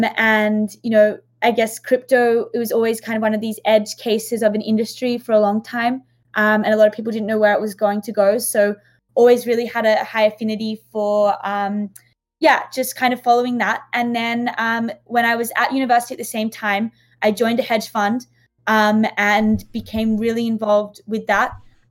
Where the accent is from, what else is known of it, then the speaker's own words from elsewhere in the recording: Sydney, New South Wales, Australia; accent: Australian; I mean, I'm originally from Australia, if you can't tell from the accent.